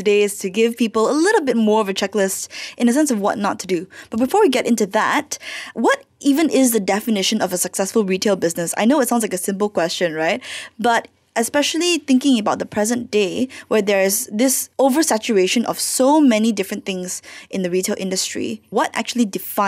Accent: Malaysia; as a Malaysian

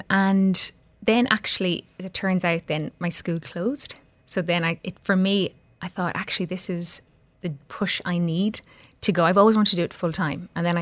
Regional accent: Ireland; moved away as an adult; so obviously I'm Irish, and I have to say, like, my parents were pretty good with money. But what really, really affected me was I left Ireland during the last financial recession.

